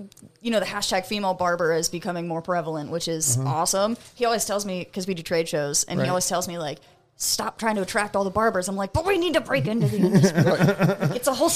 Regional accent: Lisbon, Ohio, United States; So I'm from Northeast Ohio, a podunk middle of nowhere town called Lisbon. It's literally like 3,000 people still in 2022.

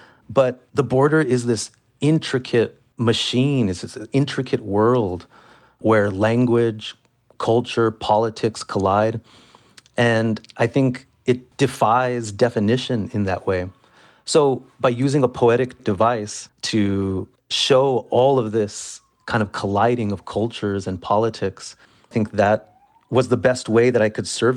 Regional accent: El Paso, Texas, United States; I'm from El Paso. I have family that live in Juarez, Mexico.

